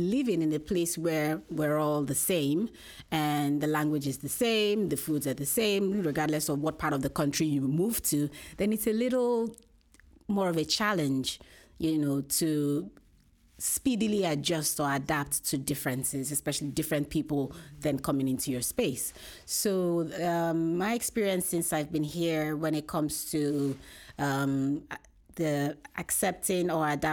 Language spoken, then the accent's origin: English; Nigeria; I'm Nigerian. And for most Nigerians and Africans, we are quite used to diversity and being open to differences